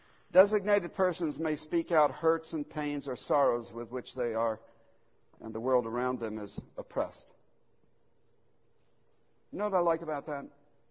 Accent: the North, United States; I know I should have been Southern Baptist, but I grew up in the North, so what do you expect?

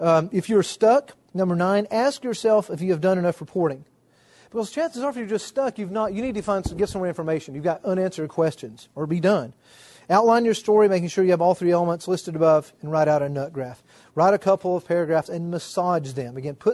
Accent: Deep South, United States; I'm from the Deep South, so it's endemic.

